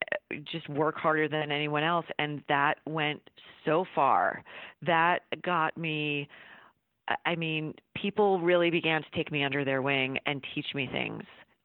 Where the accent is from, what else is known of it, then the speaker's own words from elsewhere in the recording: New York, United States; I grew up on Long Island, and I knew I wanted to go to school in New York City